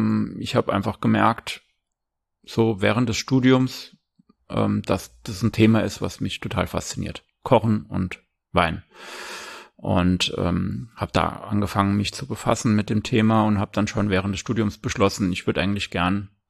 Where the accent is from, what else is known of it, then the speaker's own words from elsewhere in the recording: Saarland, Germany; born there; Ich bin ja Saarländer gebürtig